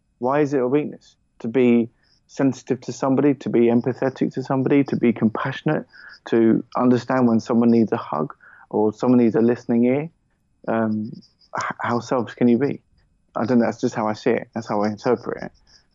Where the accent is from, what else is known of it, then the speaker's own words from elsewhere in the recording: East of England, United Kingdom; Oh, I don't have the accent. My accent's not Geordie. It is quite a strong accent. I'm from Hertfordshire originally, just north of London.